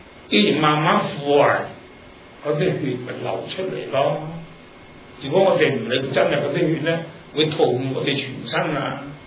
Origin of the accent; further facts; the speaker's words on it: Hong Kong; also born or lived in United States; 我81年就喺美國翻嚟定居作長久之計，我本身係香港人，所謂落葉歸根啊，就翻返香港過晚年啦。